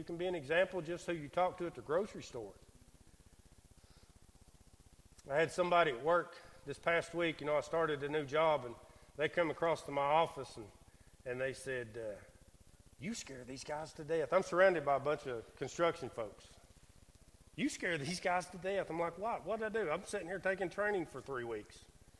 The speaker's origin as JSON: {"language": "English", "town": "Emory Heights", "country": "United States", "tie": "born or raised there", "said": "I grew up in Emory Heights, so I know some things about you guys too."}